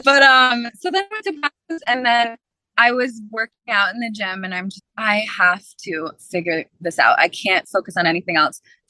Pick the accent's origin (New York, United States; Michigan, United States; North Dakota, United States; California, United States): Michigan, United States; now in Miami, United States; No, I'm from Michigan originally.